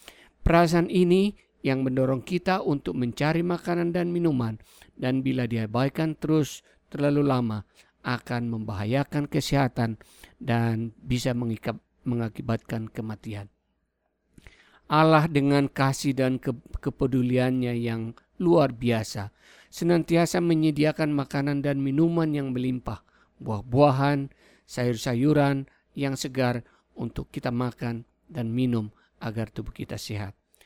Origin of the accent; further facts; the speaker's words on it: Indonesia; moved away as an adult; now in United States; Saya datang dari Indonesia dan sekarang berdomisili di Amerika ini hampir 15 tahun.